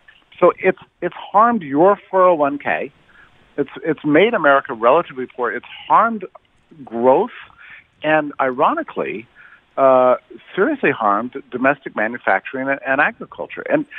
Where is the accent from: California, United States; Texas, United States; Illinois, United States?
Texas, United States; I was raised in Texas on the border